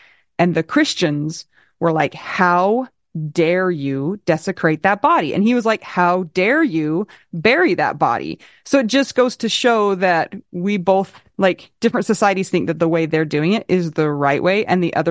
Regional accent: Utah, United States; because I'm from Utah and that's all we think about is the pioneers.

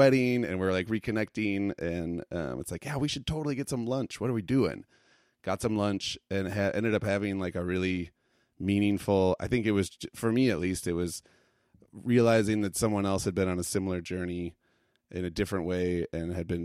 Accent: Hopkins, Minnesota, United States; We grew up in Hopkins, the band that I played in.

